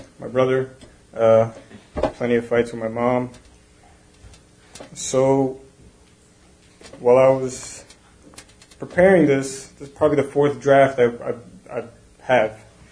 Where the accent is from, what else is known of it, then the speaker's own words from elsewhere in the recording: New Jersey, United States; I am 26. I was born and raised here in Jersey, Dirty Jersey. Grew up mostly with my brother and my mother. My parents are Puerto Rican.